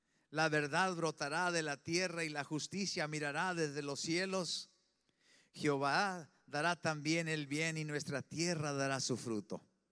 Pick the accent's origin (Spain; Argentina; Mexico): Mexico; Sí se dice, ¿verdad que sí, hermano? Nosotros somos latinos mexicanos. Aquí se habla así.